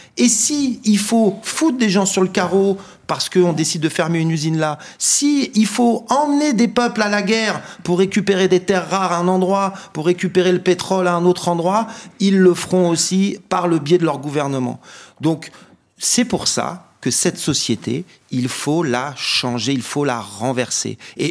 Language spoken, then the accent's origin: French; Saint-Michel-sur-Orge, Île-de-France, France; born there; moi je suis né en banlieue parisienne, dans une banlieue populaire à Saint-Michel-sur-Orge. J'ai travaillé pendant 10 ans en Seine-Saint-Denis en tant qu'enseignant. Ensuite, je suis parti à Mayotte 4 ans, où j'ai travaillé.